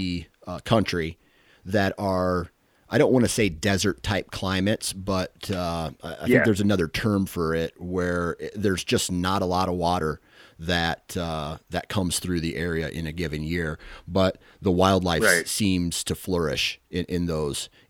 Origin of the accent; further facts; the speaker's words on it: Midwest, United States; because I'm a Midwesterner. I'm a flatlander, as you guys probably would call us.